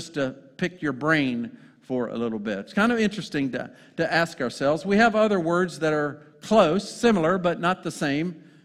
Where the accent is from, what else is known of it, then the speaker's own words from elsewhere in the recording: United States; because sometimes we as American missionaries go to other nations and we blow up their structures.